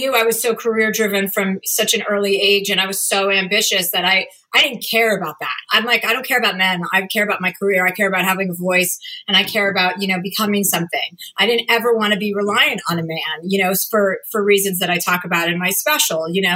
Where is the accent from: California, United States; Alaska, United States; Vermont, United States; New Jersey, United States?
New Jersey, United States; I'm from New Jersey. I'm not going down that road.